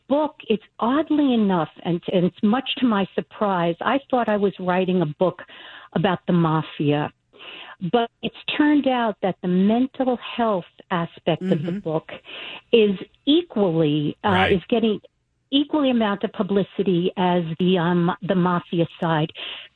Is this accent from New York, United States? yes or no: yes; Five Towns, New York, United States; I was born in Brooklyn. I grew up in the Five Towns of Long Island, which is a neighborhood that's 99.9% Jewish.